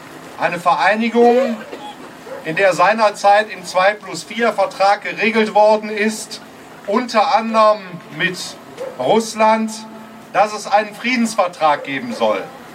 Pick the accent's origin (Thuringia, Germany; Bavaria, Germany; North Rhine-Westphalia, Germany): North Rhine-Westphalia, Germany; Duisburg; Ich komme aus Duisburg, ich kann nur bestätigen